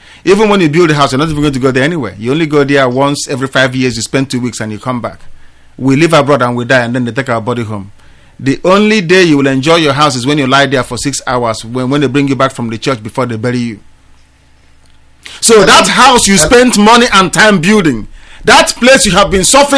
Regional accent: Abia, Nigeria; I also am from Abia State.

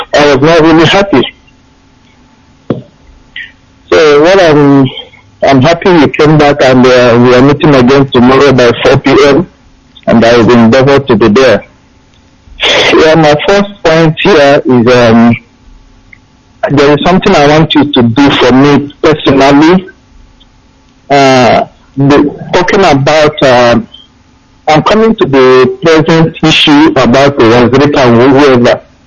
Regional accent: Imo, Nigeria; now in Malaysia; I'm calling from Malaysia, Damansara Dama here. I'm from Amazon in the Kizuru, local government of Imo State, from Biafra land.

